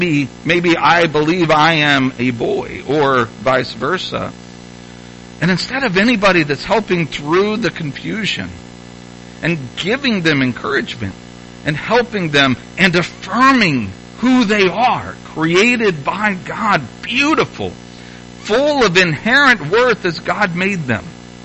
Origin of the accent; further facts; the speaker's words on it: Madison, Indiana, United States; I read an article, a nationwide published article about my hometown. Well, it was, I lived in the suburb of this metropolis of Madison, Indiana, population about 25,000 or so.